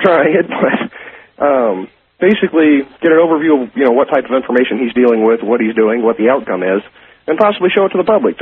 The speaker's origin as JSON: {"language": "English", "town": "Houston", "region": "Texas", "country": "United States", "said": "I'm from Houston."}